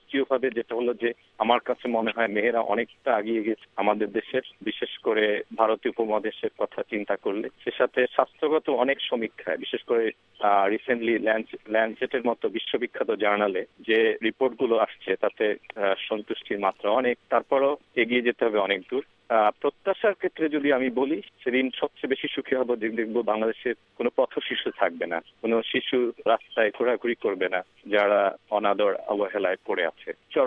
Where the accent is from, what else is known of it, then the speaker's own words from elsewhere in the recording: Bangladesh; now in Columbia, United States; আমি কলম্বিয়া মেইল্যান্ড থেকে বলছি। যদি প্রাপ্তির কথা বলি, প্রাপ্তি অনেক। আমি এখানে বাংলাদেশি আমেরিকান, কিন্তু আমার মনে হয় বাংলাদেশ না হলে আমাদের এখানে আসা হতো কিনা